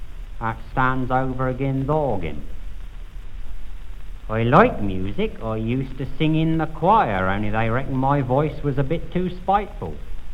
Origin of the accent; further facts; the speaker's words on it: Ivanhoe, United Kingdom; I was born and bred in Ivanhoe. I was born at my granny's. That's a nice little village, is Ivanhoe